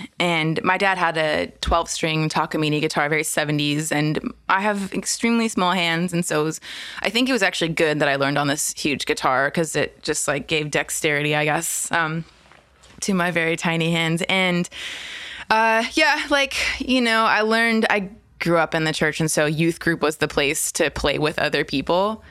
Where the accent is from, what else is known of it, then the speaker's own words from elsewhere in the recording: Los Angeles, California, United States; So I grew up around Los Angeles. My parents were there.